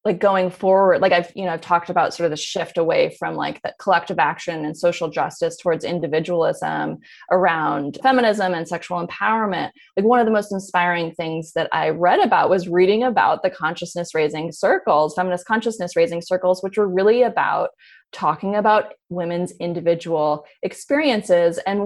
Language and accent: English; Berkeley, California, United States; I grew up in Berkeley. My parents were a couple of hippies.